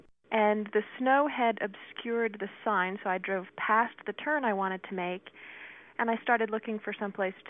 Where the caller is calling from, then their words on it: Colorado, United States; I'm calling from Colorado.